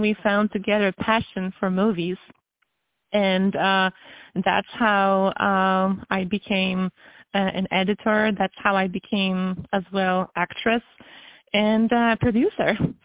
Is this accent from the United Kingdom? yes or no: no; Poland; English is a second language; now in Tampa, United States; I'm originally from Poland, but I came to Tampa, Florida around 7 years ago.